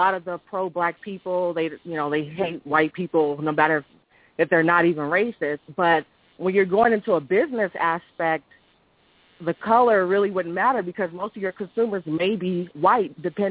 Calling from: Rancho Cucamonga, California, United States; I'm calling from Rancho Cucamonga, California.

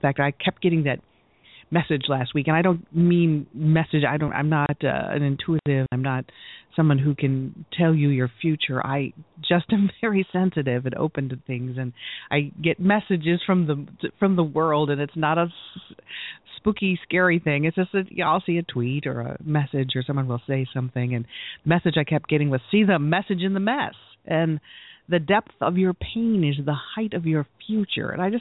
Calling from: Michigan, United States; I come to you from Michigan, and our state rock is the Petoskey Stone.

